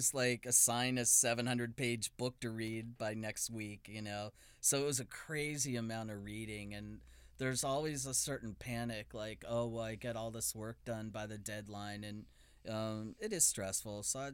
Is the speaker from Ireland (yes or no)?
no; Fox Chapel, Pennsylvania, United States; Pittsburgh, Pennsylvania, a suburb of Pittsburgh called Fox Chapel.